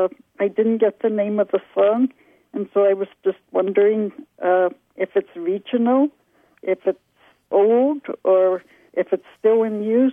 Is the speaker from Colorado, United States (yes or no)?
yes; Colorado, United States; now in Milwaukee, United States; I'm from Milwaukee, Wisconsin.